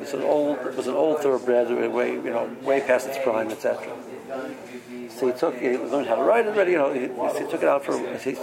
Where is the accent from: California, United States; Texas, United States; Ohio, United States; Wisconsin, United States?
Ohio, United States; Cleveland; I'm from Cleveland